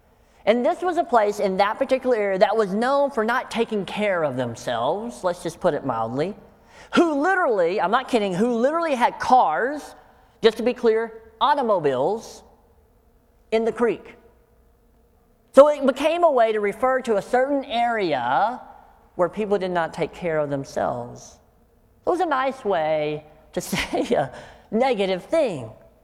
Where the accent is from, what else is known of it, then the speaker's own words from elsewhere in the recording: the South, United States; I grew up in the South, so we had all these sayings.